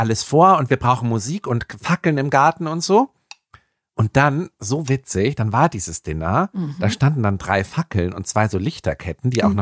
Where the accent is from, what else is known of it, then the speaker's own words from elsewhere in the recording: Bremerhaven, Bremen, Germany; ich bin auch Deutscher, aus Bremerhaven, yo.